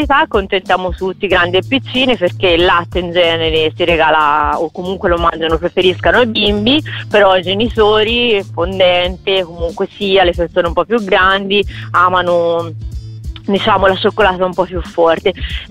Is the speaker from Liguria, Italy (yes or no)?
no; Pistoia, Tuscany, Italy; quindi siamo di Pistoia, quindi ci trovano a Pistoia